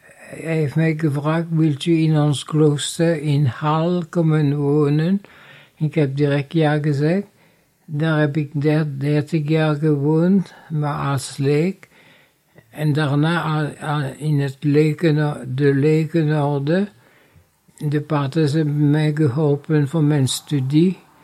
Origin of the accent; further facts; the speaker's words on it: Mauritius; now in Belgium; In 1977 ben ik Belg geworden en mijn Mauritiaanse paspoort ook gehouden.